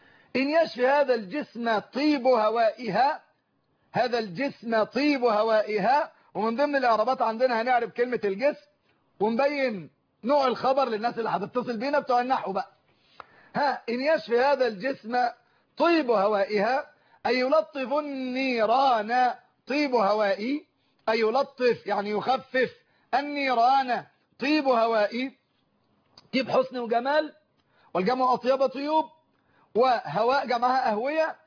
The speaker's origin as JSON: {"language": "Arabic", "town": "Cairo", "region": "Cairo Governorate", "country": "Egypt", "said": "انا قاهري اذا ذهبت الى الاسكندريه صارت غربه بالنسبه لي"}